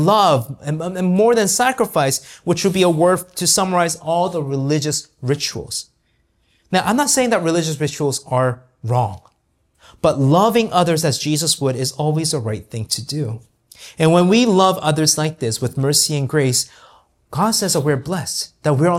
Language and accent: English; Surrey, British Columbia, Canada; Like, kind of like I said, I'm from Surrey.